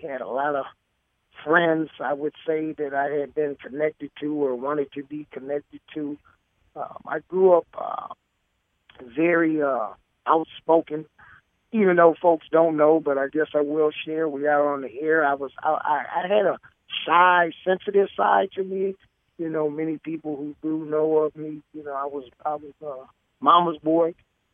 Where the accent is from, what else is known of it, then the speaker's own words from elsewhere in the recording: St. Paul, Minnesota, United States; I'm from St. Paul, Minnesota, the land of the lakes of 10,000 lakes, but pretty sure there's way more than 10,000. Born and raised in the Rondo community.